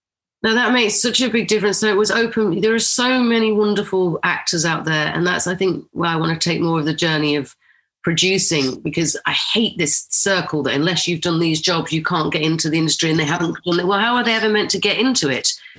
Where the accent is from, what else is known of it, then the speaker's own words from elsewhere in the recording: Rochdale, North West England, United Kingdom; We had a middle school system where I grew up in Rochdale